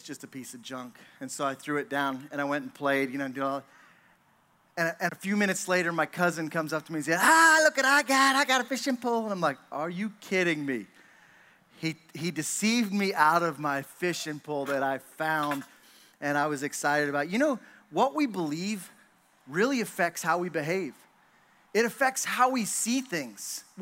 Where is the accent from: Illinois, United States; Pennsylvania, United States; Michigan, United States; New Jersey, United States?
Pennsylvania, United States; When I was about 10 years old, I grew up in Pennsylvania, and my dad would actually like try to catch these alligator turtles.